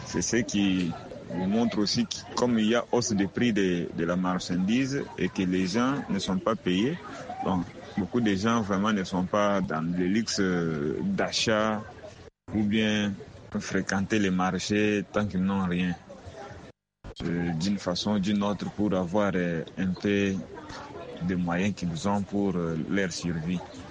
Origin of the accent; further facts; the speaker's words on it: Kinshasa, DR Congo; Nous avons fêté chez nous en République démocratique du Congo, à Kinshasa, la capitale.